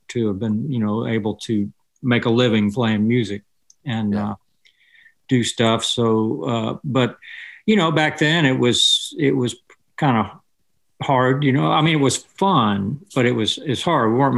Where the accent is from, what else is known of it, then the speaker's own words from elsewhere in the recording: West Palm Beach, Florida, United States; when I grew up in Florida, you know, they had, South Florida had just great FM stations in Miami and Lauderdale that we could get in West Palm Beach.